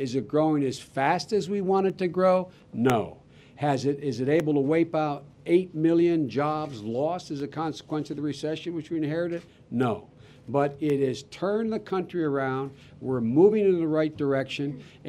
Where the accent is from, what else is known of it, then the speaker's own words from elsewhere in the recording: Claymont, Delaware, United States; the kitchen table I grew up in Claymont, Delaware